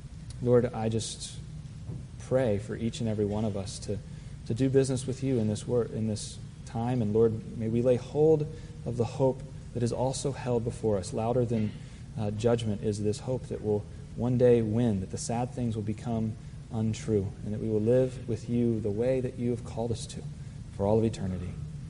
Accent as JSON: {"language": "English", "town": "Virginia Beach", "region": "Virginia", "country": "United States", "tie": "born or raised there", "said": "this happened in Virginia Beach, my hometown, a number of years ago"}